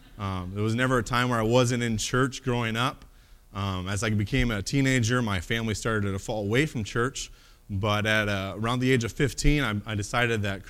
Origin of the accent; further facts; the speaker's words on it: Alaska, United States; Little bit about where I'm from and my testimony. I am from Alaska. I was born there, raised there. My dad was stationed there in the Air Force.